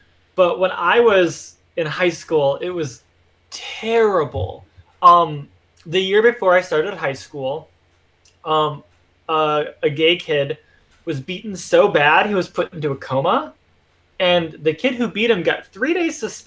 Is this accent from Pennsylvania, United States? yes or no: no; Mishawaka, Indiana, United States; So the city that I grew up in is called Mishawaka, which nobody knows, but it's literally right next to South Bend.